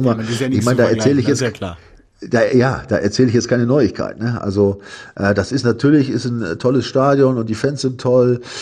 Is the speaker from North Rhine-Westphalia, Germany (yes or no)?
no; Bremen, Germany; Ich stamme ja auch aus der Ecke da, ja. Ich bin da ja aufgewachsen und so.